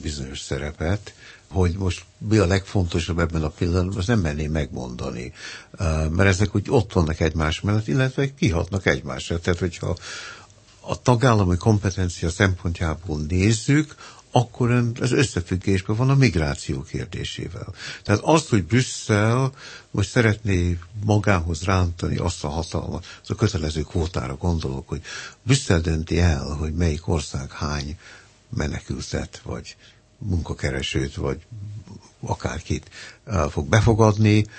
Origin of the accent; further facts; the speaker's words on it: Scotland, United Kingdom; Én történetesen megértem, mert én Skóciában nőttem fel, és a két akcentus elég közel áll egymáshoz.